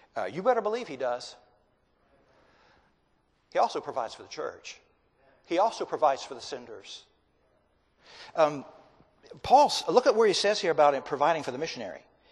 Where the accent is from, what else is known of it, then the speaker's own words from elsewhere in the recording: North Carolina, United States; I'm from North Carolina.